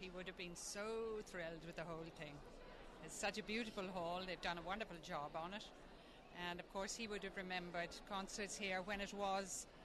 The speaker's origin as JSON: {"language": "English", "town": "Galway", "region": "Connacht", "country": "Ireland", "lives_now": "Dublin, Ireland", "said": "When I came up from Galway years ago, one would go to the old Capitol for concerts and things like that."}